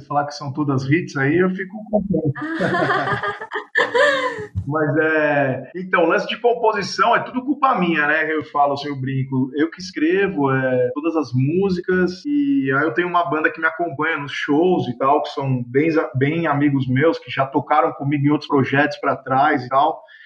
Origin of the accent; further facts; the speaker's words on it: São Paulo, Brazil; Eu tenho 37 anos e sou de São Paulo, capital.